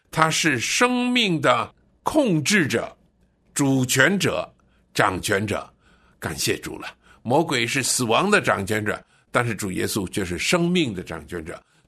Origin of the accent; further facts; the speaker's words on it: China; 就不像我们中国人把死人呢埋在泥土里头一样